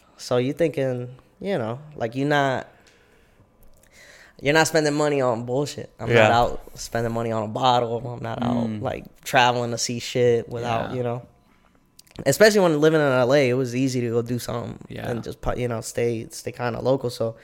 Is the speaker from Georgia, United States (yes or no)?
no; El Paso, Texas, United States; also born or lived in Puerto Rico; being from Puerto Rico, and then growing up in El Paso for like most of my life